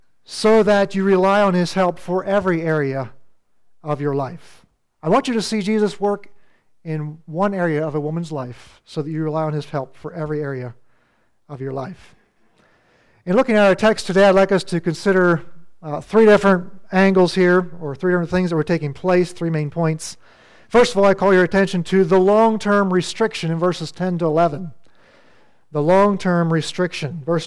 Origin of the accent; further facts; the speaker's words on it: Big Valley, Pennsylvania, United States; I grew up in Big Valley, which is in Mifflin County. I don't know, maybe an hour and a half or 2 hours from here.